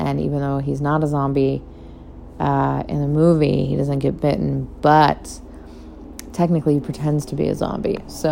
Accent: Midwest, United States; This question I love because I grew up on a lake. I'm originally from the Midwest.

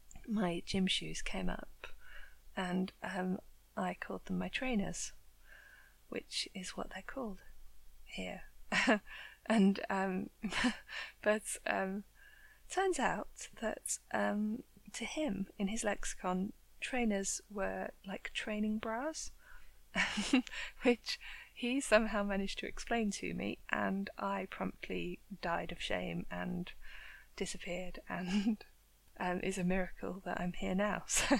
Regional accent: United Kingdom; I'm from the UK.

